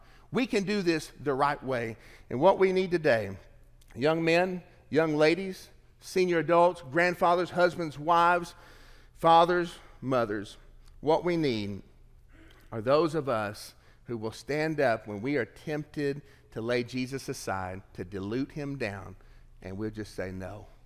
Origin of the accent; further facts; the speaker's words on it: Tennessee, United States; I came from Tennessee, you know, and we mispronounce some words in Tennessee.